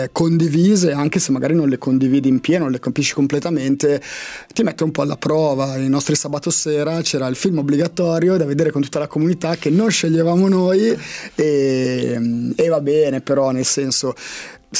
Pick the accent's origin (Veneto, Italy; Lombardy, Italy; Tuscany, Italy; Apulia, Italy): Lombardy, Italy; Busto Arsizio; sono cresciuto in oratorio, sono di Bustarsizio e tutta la mia infanzia, ma anche giovinezza, l'ho fatta vivendo molto l'oratorio.